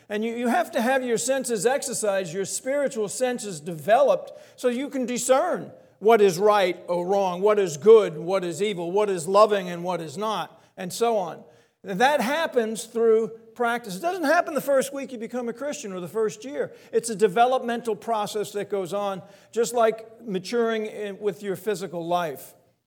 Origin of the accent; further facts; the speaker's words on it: Long Island, New York, United States; You know, I was brought up in Long Island, and my parents were from Brooklyn.